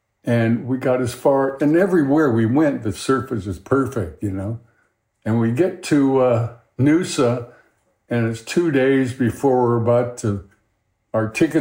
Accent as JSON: {"language": "English", "region": "Hawaii", "country": "United States", "tie": "born or raised there", "said": "But growing up in Hawaii was great. After my intermediate school, we moved over to the Southwest Shore, over to a place called Cocoa Head in that area, which is the southeasterly shore of the island."}